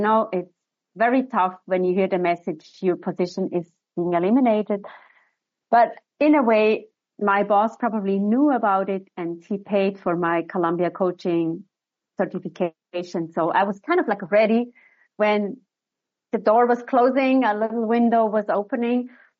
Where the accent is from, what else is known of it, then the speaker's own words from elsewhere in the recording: Thun, Bern, Switzerland; So obviously I grew up in Switzerland in a small town, a beautiful town with a lake and the mountains.